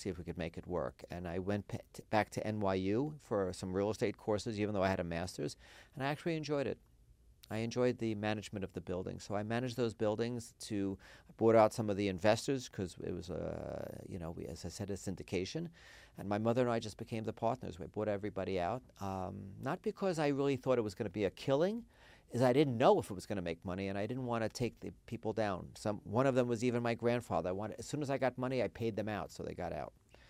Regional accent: New York, United States; Okay, so as a New Yorker, I do love basketball the best, and I am a huge Knicks fan going back to when I was a child.

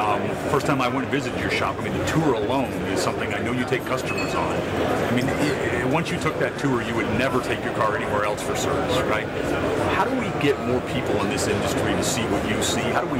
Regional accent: Dallas, Texas, United States; here live from the floor at the NADA Convention 2023 in my hometown, Dallas, Texas.

